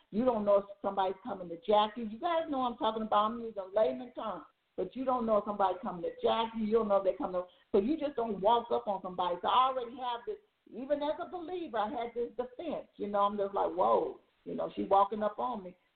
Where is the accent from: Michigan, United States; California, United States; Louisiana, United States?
California, United States; I'm from Southern California, and we have a store called Albertson.